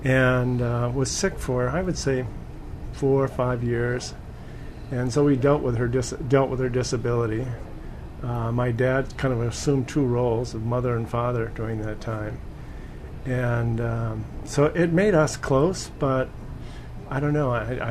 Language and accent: English; Maine, United States; I grew up in Maine, a little tiny town, 600 people.